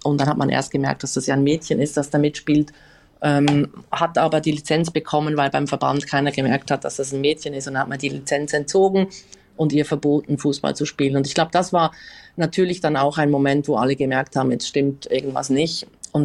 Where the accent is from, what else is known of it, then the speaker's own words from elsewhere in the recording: Bern, Switzerland; dass es in Bern, der Hauptstadt der Schweiz, wo ich aufgewachsen bin, tatsächlich ein Frauenteam gab